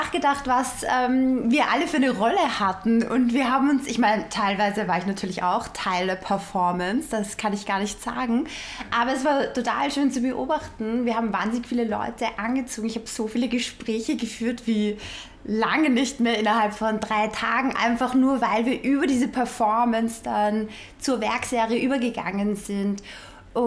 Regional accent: Vienna, Austria; now in Berlin, Germany; Ich komme ursprünglich tatsächlich aus Wien und bin vor einigen Jahren nach Berlin gezogen

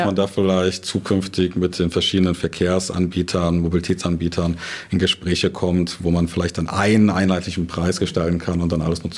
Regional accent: Bergisch Gladbach, North Rhine-Westphalia, Germany; Ich komme selber aus dem Land, aus Bergisch Gladbach, also rechtsrheinisch von Köln, und hatte damals auch in meiner Jugendzeit einen Roller

